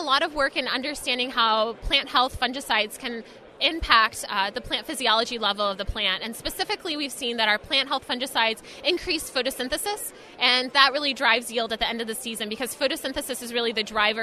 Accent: Indiana, United States; Well, I'm a Midwestern girl. I grew up in Indiana.

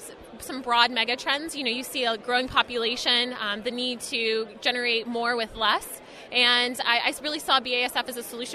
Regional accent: Indiana, United States; Well, I'm a Midwestern girl. I grew up in Indiana.

